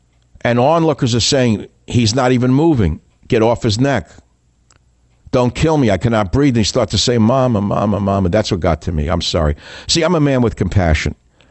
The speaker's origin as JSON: {"language": "English", "town": "Queens", "region": "New York", "country": "United States", "tie": "born or raised there", "said": "I told you before, I grew up in Queens, New York."}